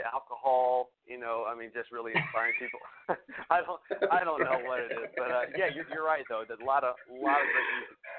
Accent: Athens, Georgia, United States; Oh, yeah, I did. I was originally from Athens, Georgia, out towards the University of Georgia, and then kind of moved closer to the city because college towns are awesome

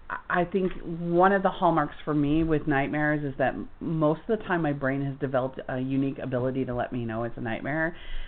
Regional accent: Florida, United States; I grew up in Florida where the snakes are mostly poisonous most of the time.

